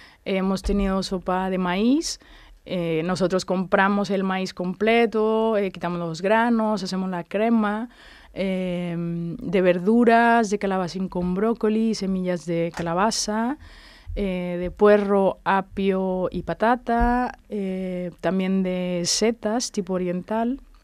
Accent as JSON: {"language": "Spanish", "country": "Mexico", "said": "yo soy mexicana, llevo toda la vida comiendo guacamole"}